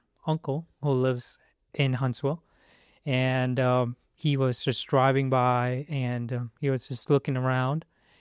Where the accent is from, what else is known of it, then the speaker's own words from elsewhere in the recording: India; now in United States; I'm basically from India.